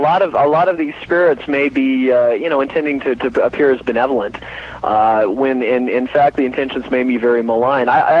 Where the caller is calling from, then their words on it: Salt Lake City, Utah, United States; Hi, Art. Salt Lake City.